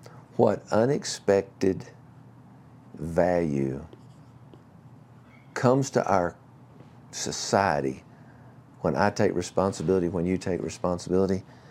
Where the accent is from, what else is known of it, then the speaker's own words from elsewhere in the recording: the South, United States; Now, I'm from the South. We didn't call them lentils in the South. We called them peas.